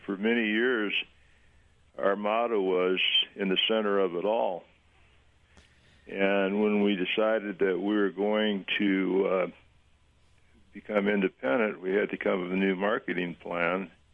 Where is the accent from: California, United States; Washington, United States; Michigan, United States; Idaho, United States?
Washington, United States; Seattle; born or raised there